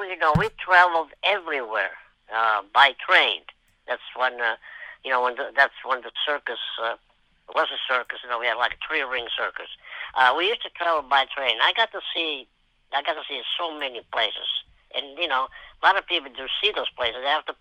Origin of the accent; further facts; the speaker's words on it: Italy; English is a second language; now in United States; I didn't understand a word of English because I just, you know, when I came from Italy, I was brand new to this country.